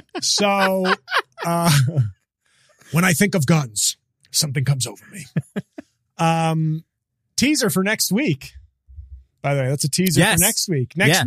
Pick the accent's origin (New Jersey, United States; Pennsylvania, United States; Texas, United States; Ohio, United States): New Jersey, United States; You love the fact that I'm from Jersey?